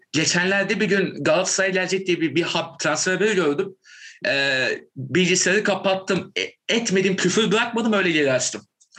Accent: Silivri, Istanbul, Turkey; O dönem bizim köyde, benim köyüm bu arada Silivri'de yer alan ufak bir köy.

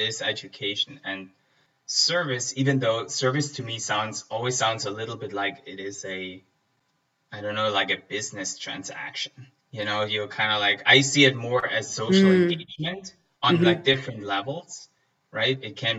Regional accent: Germany; Growing up in East Germany at a particular point in time, in a particular kind of environment, I grew up in the countryside, not in a big city. The countryside, there were a couple of small towns.

